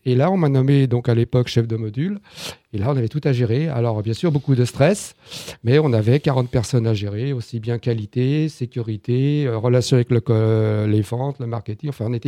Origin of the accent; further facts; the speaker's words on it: Taverny, Île-de-France, France; je suis tabernacien. Tabernacien de la ville de Taverny, dans le Val-d'Oise.